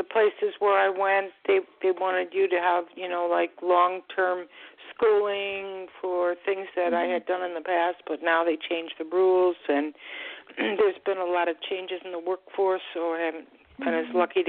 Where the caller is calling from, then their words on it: Florida, United States; I'm calling from Florida.